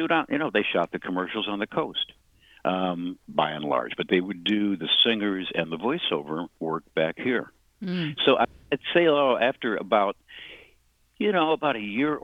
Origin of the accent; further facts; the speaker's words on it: Lansing, Illinois, United States; I grew up in Lansing, Illinois, which is way, way, way south, and my dad worked in a steel mill.